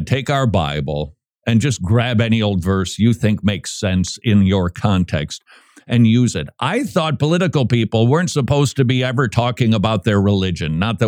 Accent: Minnesota, United States; I couldn't be more proud of my home state of Minnesota.

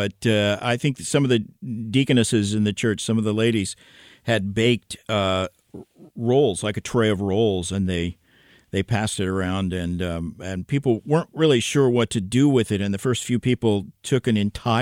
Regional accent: Tulsa, Oklahoma, United States; Perhaps I've told you this before, but I grew up in Tulsa, Oklahoma, which is where Oral Roberts University is

